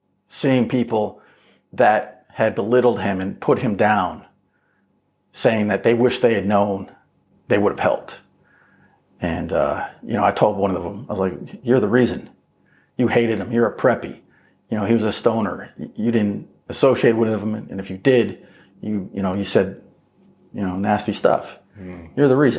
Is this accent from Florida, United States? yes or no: no; Albany, New York, United States; So I grew up in Albany, New York. I was adopted by a family because I'd been orphaned.